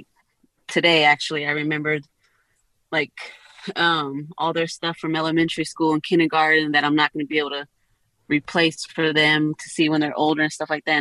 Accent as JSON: {"language": "English", "town": "Pittsburg", "region": "California", "country": "United States", "lives_now": "Napa, United States", "said": "To be honest, I'm from Pittsburgh, California. I know it probably sounds really dumb, but I never even heard of Napa."}